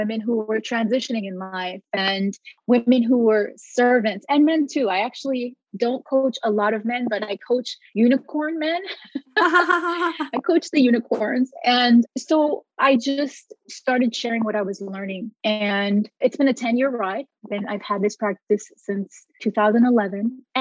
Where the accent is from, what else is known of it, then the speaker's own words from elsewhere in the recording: Bronx, New York, United States; I grew up, obviously, like you said, in the Bronx. I was born in New York City. I was born to a very theatrical, dramatic, Latino, lower middle class family.